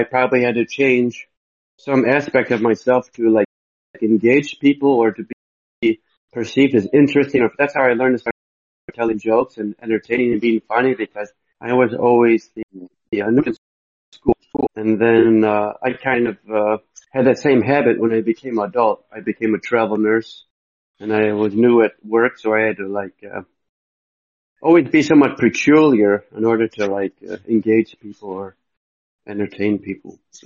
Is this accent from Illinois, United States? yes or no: yes; Burbank, Illinois, United States; also born or lived in Hawaii; I grew up in Burbank, right outside Chicago. I went to Chicago State University.